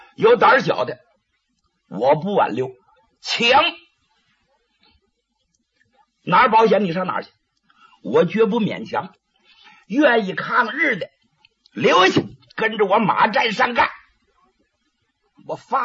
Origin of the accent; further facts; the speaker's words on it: Northeast China, China; 我小的时候就在伪满洲国呀